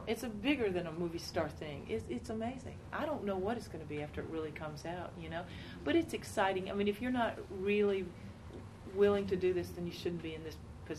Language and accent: English; Athens, Georgia, United States; to you know, my hometown, Athens.